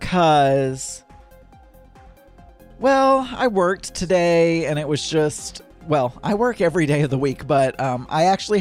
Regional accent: the South, United States; And I grew up in the South with fried food and burgers

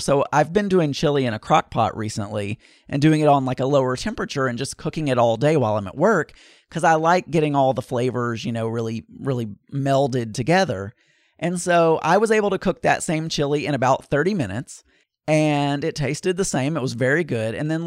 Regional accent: the South, United States; I grew up in the South with all of these men that were so like serious and intimidating and couldn't have fun.

